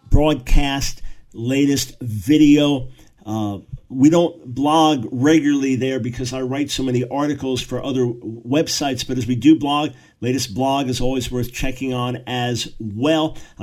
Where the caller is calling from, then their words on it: London, United Kingdom; So I come your way from Greater London, England. I believe I'll be in Ilford most of the weekend